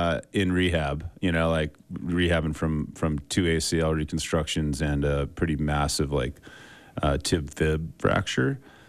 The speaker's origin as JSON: {"language": "English", "town": "Park City", "region": "Utah", "country": "United States", "tie": "born or raised there", "said": "I grew up here in Park City and, came up through the ranks here"}